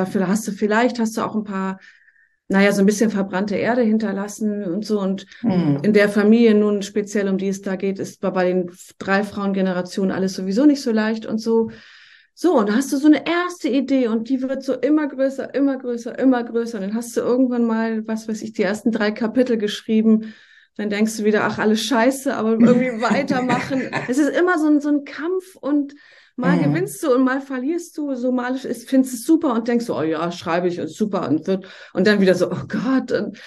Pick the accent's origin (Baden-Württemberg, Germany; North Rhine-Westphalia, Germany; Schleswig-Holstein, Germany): Schleswig-Holstein, Germany; So ganz grobe Richtung zwischen Flensburg und Schleswig, das sind vielleicht Städte, die man kennt. Und genau, da bin ich aufgewachsen, in einem Drei-Generationen-Haushalt mit also Eltern, Bruder und Oma. Und bin dann weggegangen nach dem Abi zum Studieren, erst ins Ausland und dann nach Hamburg